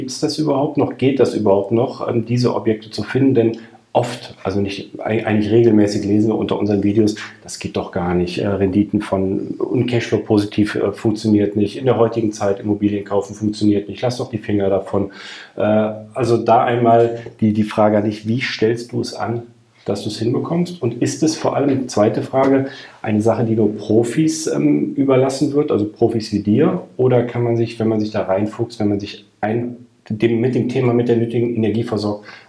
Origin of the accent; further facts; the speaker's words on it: Cologne, North Rhine-Westphalia, Germany; Also ich wollte gerade sagen, ich komme aus Köln